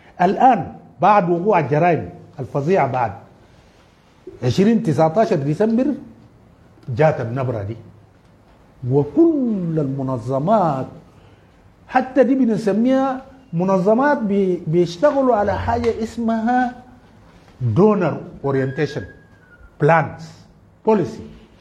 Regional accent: Darfur, Sudan; لكن في ظل هذه الظروف أنا من دارفور

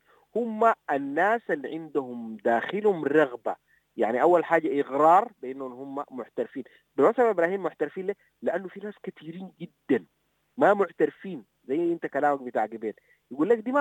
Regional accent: Sudan; عندنا مشكلة كسودانيين في حاجة اسمها الشعور بالوصمة دائما

